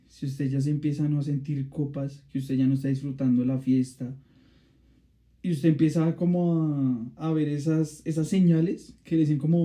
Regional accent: Bogotá, Bogotá Capital District, Colombia; Digamos que nosotros acá somos de Bogotá.

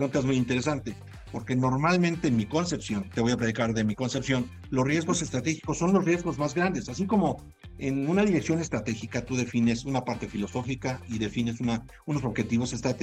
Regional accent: Mexico; Aquí estamos, con todo gusto. Somos mexicanos.

